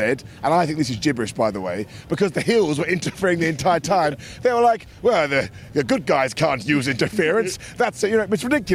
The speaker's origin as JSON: {"language": "English", "country": "United Kingdom", "said": "I'm a British guy. I know what strep throat is."}